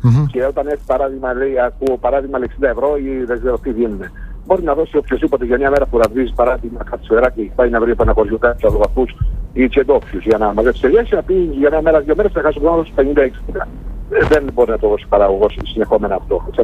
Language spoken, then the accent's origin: Greek; Crete, Greece; από το χωριό μου, όπω γνωρίζετε, το πρωί τη ηλιά είναι κοντά στο Ηράκλειο. Κατεβαίναμε στο Ηράκλειο τότε